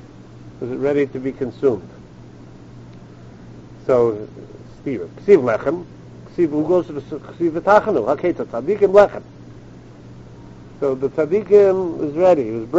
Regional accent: Brooklyn, New York, United States; I grew up in Brooklyn, and so I daven in Brooklyn.

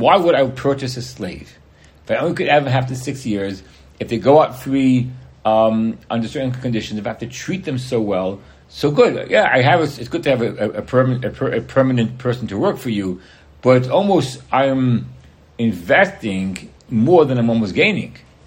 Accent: United States; Because as an American, at least in my early years, whenever you talk about slavery, it always conjures up the idea of the vision of what the African Americans went through

